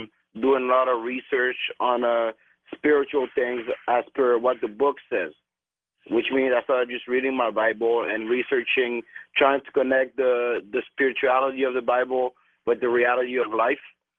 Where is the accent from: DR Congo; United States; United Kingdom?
DR Congo; now in Ottawa, Canada; I come from Congo Democratic Republic.